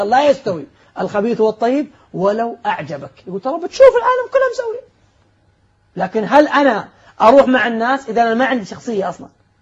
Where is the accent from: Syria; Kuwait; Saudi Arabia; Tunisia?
Saudi Arabia; إن عندنا في السعودية يقول نفصل عالي